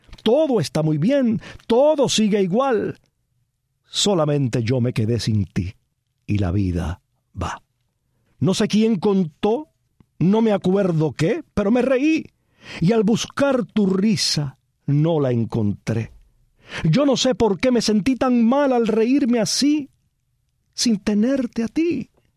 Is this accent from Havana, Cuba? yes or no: no; Cabaiguán, Sancti Spíritus, Cuba; now in Holguín, Cuba; mis 80 años, para mi soledad, soy viudo, sin hijos, sin nietos. Soy de Cabaiguán y vine aquí, a Holguín, a casarme, donde enviudé y resido desde hace 57 años.